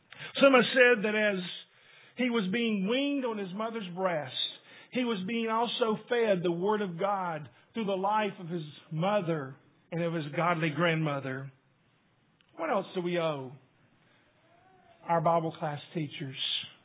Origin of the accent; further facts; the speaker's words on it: Northport, Alabama, United States; As I was a child growing up in Northport, Alabama, where my father was the minister